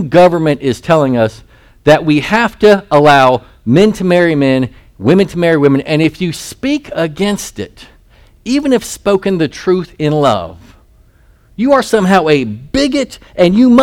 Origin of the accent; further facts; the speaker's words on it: North Carolina, United States; now in San Antonio, United States; I grew up in North Carolina. Y'all know that's my home.